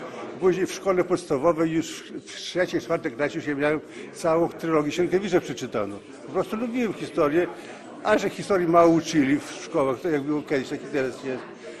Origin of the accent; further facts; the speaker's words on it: Siemień, Podlaskie Voivodeship, Poland; Ja pochodzę z Siemienia. Tu jestem, znaczy jest blisko Łomży.